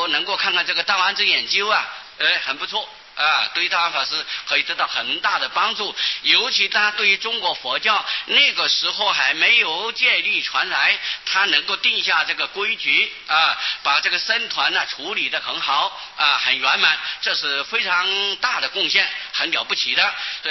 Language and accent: Chinese; Taiwan; 我们台湾人呢、啊、有许多年这个常识还是不知道的啊